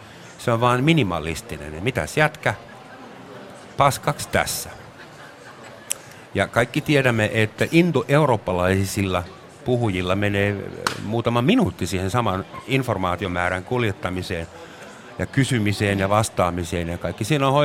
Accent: Germany; Finnish is a second language; mutta sellainen yksityiskohta vielä suomen kielestä, että meillä Saksassa ja kaikissa muissa indo-eurooppalaisissa kielissä on vähintään yksi futurimuoto tai jopa kaksi.

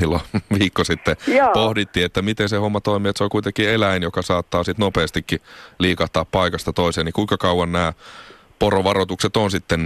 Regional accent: Southern Finland, Finland; Kun itsekin olen Etelä-Suomesta

